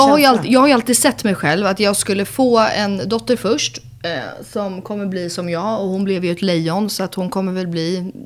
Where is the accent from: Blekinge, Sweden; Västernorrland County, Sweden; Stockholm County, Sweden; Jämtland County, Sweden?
Stockholm County, Sweden; Älvvik; Jag är uppvuxen på Älfvik, så jag hade liksom kossor som grannar.